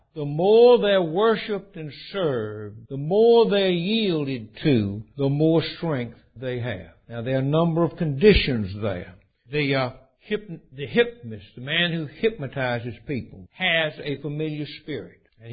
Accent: Alabama, United States; Now, I was raised down in Alabama, and all the houses were up about 2 feet off the ground

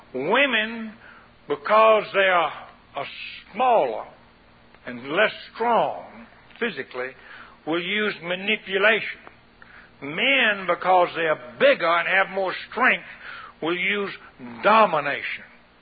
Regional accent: the South, United States; I was raised in the South where the porch is about this high off the ground

